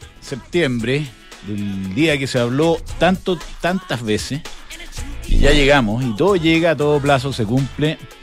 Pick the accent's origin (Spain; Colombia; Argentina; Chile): Chile; Todos somos chilenos, todos queremos vivir en el mismo país.